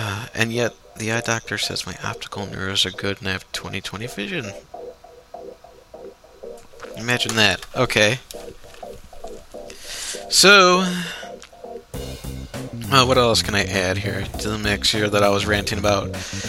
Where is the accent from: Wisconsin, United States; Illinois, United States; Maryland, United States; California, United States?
Illinois, United States; Chicago; For those who don't get it, I'm from the Chicago area